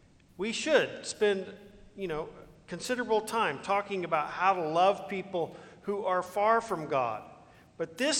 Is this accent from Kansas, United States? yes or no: yes; Leawood, Kansas, United States; You know, I grew up in Leawood, Kansas. Not a really diverse population, Leawood, Kansas.